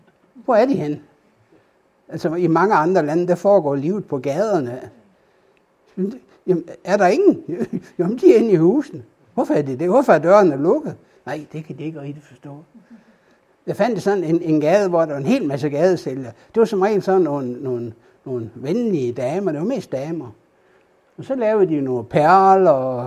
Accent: Åbybro, North Denmark Region, Denmark; Når jeg besøger en kirkegård op i Åbybro, hvor jeg kommer fra

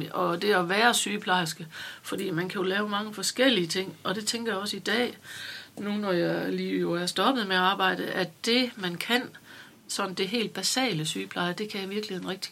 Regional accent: Struer, Central Denmark Region, Denmark; Så jeg boede i Struer og gik i skole i Struer og blev student i Struer.

